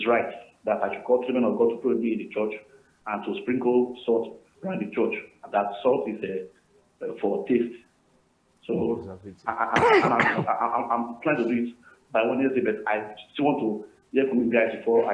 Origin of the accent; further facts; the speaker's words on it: Warri, Delta, Nigeria; from Warri.